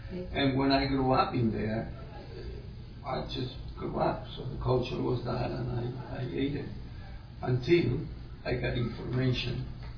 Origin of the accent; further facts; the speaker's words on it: Argentina; moved away as an adult; I mean, I grew up in Argentina. I was there until I was 23.